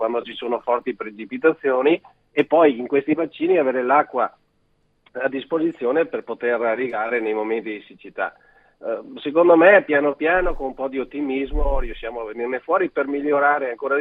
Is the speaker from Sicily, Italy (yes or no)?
no; Veneto, Italy; se io sono del Veneto e sono un amante delle passeggiate in montagna